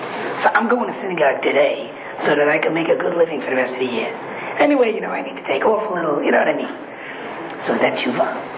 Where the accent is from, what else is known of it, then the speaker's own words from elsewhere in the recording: New York, United States; I grew up in New York.